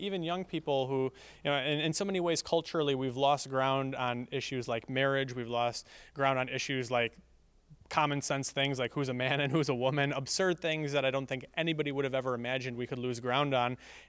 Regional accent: Madison, Wisconsin, United States; Well, I come from Madison, Wisconsin, which I think has got to be one of the most abortion-friendly communities in the United States of America.

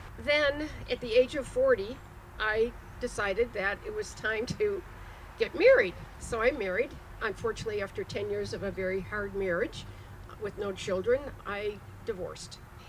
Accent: Skokie, Illinois, United States; I'm a 50s baby. I grew up in Skokie. Was raised Catholic, grew up in a nice family, very respectful, church-going, went to all Catholic schools

